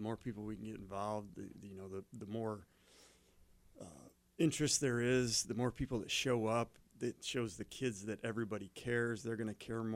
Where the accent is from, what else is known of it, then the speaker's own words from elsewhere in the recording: Indiana, United States; now in Wahpeton, United States; I'm a Midwest kid. I grew up in Indiana, so I'm used to Midwest nice, and it's kind of nice to be back to that.